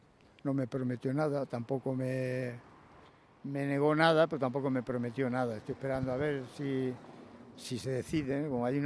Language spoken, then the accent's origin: Spanish; Valencia, Valencian Community, Spain; pero en realidad soy